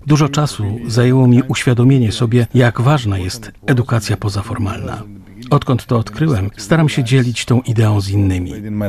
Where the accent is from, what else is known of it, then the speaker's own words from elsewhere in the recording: Georgia; Jestem z Gruzji. Na co dzień pracuję z młodzieżą i dla młodzieży.